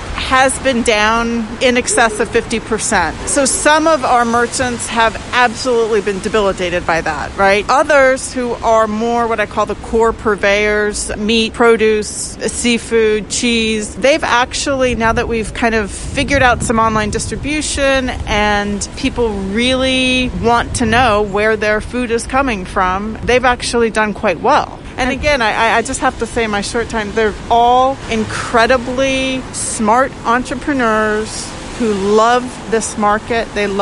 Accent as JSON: {"language": "English", "region": "Alaska", "country": "United States", "tie": "born or raised there", "moved": "as an adult", "said": "I grew up in Alaska. I'm a third generation Alaskan. My dad was a commercial fisherman. So we were small business people."}